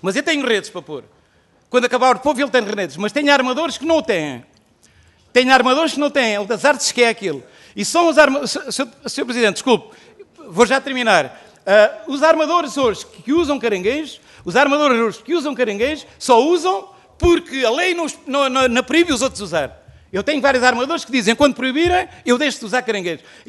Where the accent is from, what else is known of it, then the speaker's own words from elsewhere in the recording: Quarteira, Faro, Portugal; porque já não tem polvos na minha terra, que é a quarteira.